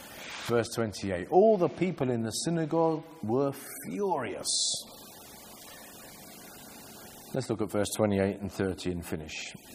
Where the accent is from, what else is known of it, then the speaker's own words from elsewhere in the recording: United Kingdom; now in France; I'm speaking as a British person living in France.